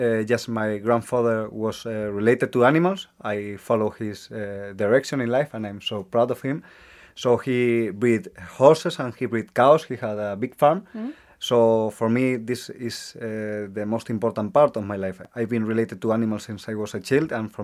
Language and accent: English; Toledo, Castilla-La Mancha, Spain; English is a second language; now in Malaga, Spain; I'm 35. I'm from Spain. I was born in Toledo, it's in the center of Spain, and I was related to farming like a lot of time of my life, and now I'm living in Malaga